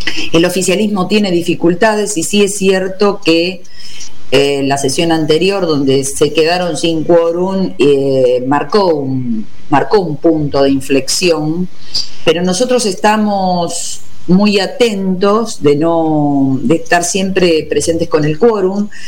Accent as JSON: {"language": "Spanish", "town": "Quilmes", "region": "Buenos Aires Province", "country": "Argentina", "said": "Exactamente, yo soy de Quilmes."}